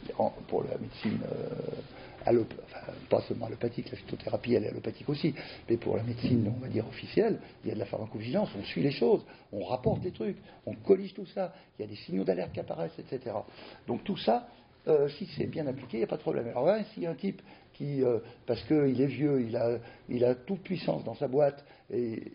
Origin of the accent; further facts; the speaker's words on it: Occitanie, France; dans mon patelin en Lozère